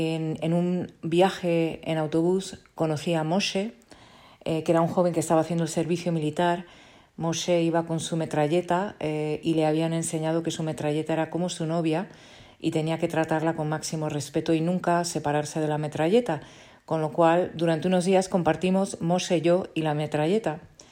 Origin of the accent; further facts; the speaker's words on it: Spain; yo siendo española